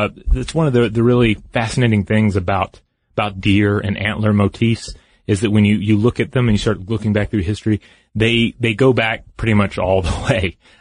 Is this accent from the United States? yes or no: yes; American South, United States; Now, Julie, I grew up in the American South, so I have all these memories of rural individuals with their trucks.